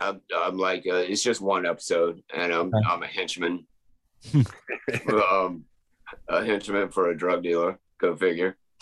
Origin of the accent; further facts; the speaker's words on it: the South, United States; born there; accent: Southern; I mean, I can do the Southern accent, but I was born in the South.